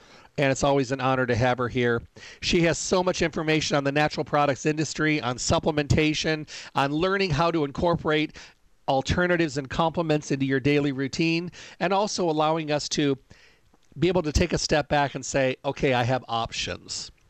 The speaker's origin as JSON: {"language": "English", "region": "Midwest", "country": "United States", "said": "I'm from the Midwest originally, and it used to always start after Labor Day."}